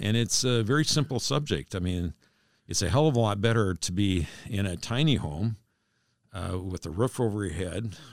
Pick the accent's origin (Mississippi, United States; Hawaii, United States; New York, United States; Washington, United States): Washington, United States; Bremerton; Now, to set the record straight, I was born in East Bremerton, okay? It's a big difference.